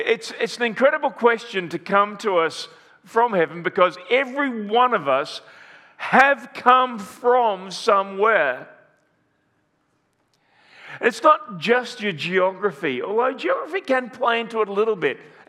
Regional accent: Broadford, Victoria, Australia; also born or lived in Swan Hill; I was born in Swan Hill, but I got to Broadford pretty early, and kind of for the first 7 years of my life, I lived in Broadford, a country town about an hour north of Melbourne.

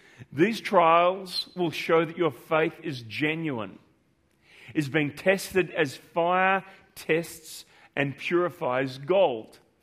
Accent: Australia; as an Australian, in the Australian context

